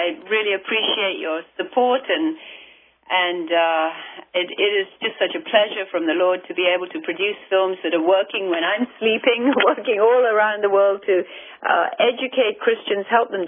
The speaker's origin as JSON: {"language": "English", "country": "India", "tie": "born or raised there", "moved": "as an adult", "said": "I was born and raised in India, lived there for the first 20 years of my life"}